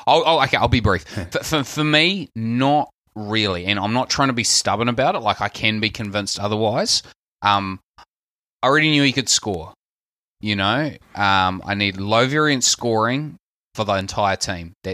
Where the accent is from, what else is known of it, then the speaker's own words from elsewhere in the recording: New Zealand; accent: Kiwi; My Kiwi accent, like I'm so Kiwi, I'm Australian.